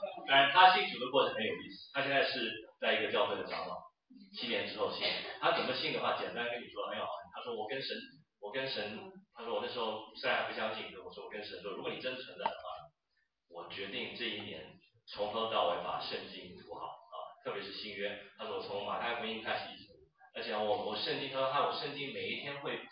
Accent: United States; 我们美国人很多人是有 religion

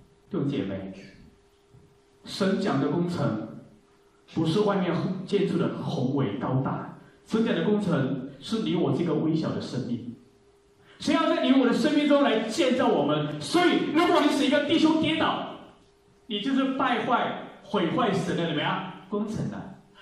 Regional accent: China; 在我们来自的那片土地，在中国大陆在发生的事情

